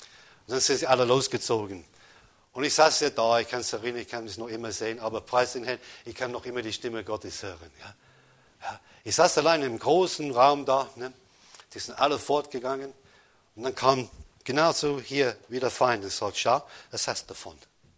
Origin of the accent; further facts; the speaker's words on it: United Kingdom; wo ich aufgewachsen bin in Großbritannien